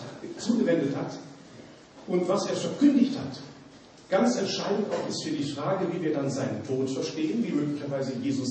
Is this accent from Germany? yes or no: yes; Rhineland, Germany; accent: Rhenish; now in Regensburg, Germany; ich bin ja ursprünglich Rheinländer, Sie sprechen das nicht bayerisch